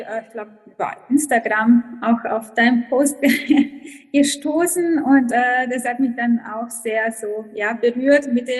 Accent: Croatia; German is a second language; moved away as an adult; now in Augsburg, Germany; ich bin 34 Jahre alt. Ursprünglich komme ich aus Kroatien, aber seit knappen 7 Jahren wohne ich in Deutschland, genau in Augsburg, Bayern

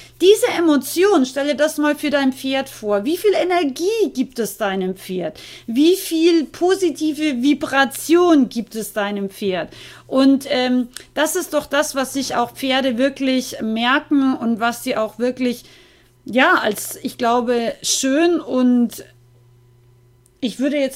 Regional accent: Austria; ich bin ja aus Österreich eigentlich

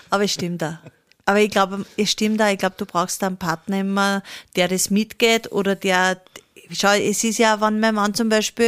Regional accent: Upper Austria, Austria; Ich komme zwar aus dem Mühlviertel

